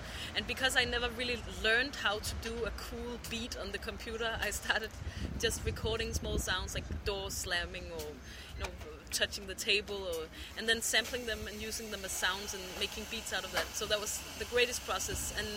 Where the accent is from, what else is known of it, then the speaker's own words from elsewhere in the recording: Copenhagen, Capital Region, Denmark; I grew up in Copenhagen, Denmark.